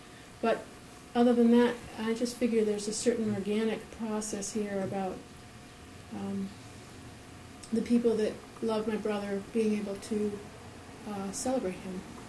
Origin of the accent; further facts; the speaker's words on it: Ardsley, New York, United States; We grew up in Ardsley, New York, which is a very small suburb of New York City in Westchester County. It's about 20, 25 minutes north of the city